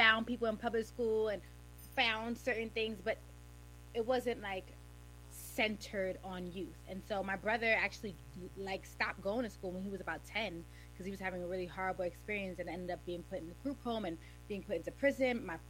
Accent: Brooklyn, New York, United States; I'm from Brooklyn, New York, come from a very, like, working class family.

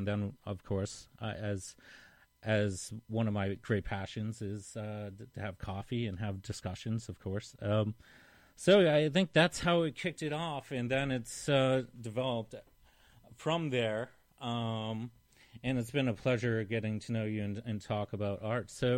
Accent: Massachusetts, United States; I'm unfamiliar. I'm a guy from Mass, so.

